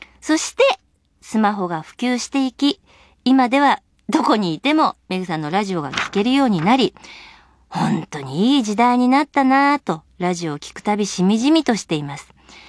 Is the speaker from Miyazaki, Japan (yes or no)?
yes; Miyazaki, Japan; しかし当時の私の地元は宮崎。悲しいかな、ど田舎でした。当たり前に放送エリア外。